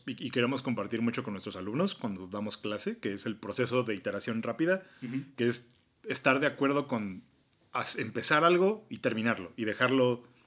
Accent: Mexico City, Mexico; Jorlu y yo somos dos amigos de la Ciudad de México, que bueno, viven actualmente en la Ciudad de México.

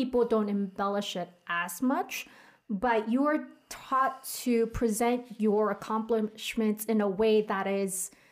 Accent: South Korea; growing up in Korea and people not really liking, I mean, to put it bluntly, arrogance, right?

